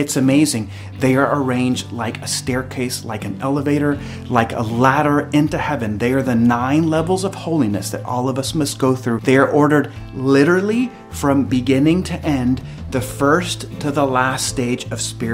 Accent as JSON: {"language": "English", "country": "El Salvador", "said": "I'm from El Salvador"}